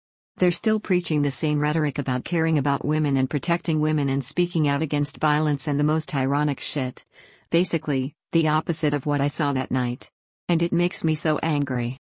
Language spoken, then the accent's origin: English; Pittsburgh, Pennsylvania, United States; is a stain on my hometown of Pittsburgh.